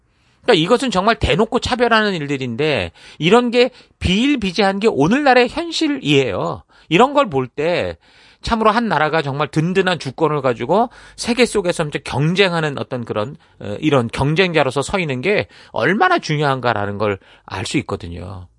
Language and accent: Korean; South Korea; moved away; 외국에 나와 살다 보니까 우리는 어쨌든 한국 사람이고